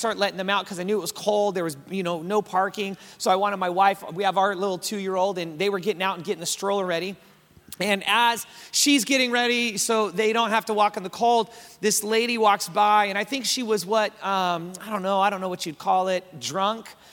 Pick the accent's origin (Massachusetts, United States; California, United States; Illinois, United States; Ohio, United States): California, United States; I grew up in the Bay of San Francisco, really close to Oakland.